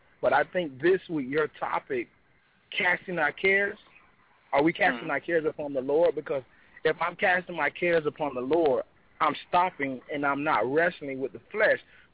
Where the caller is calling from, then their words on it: Fort Lauderdale, Florida, United States; I'm also calling from Florida, Fort Lauderdale.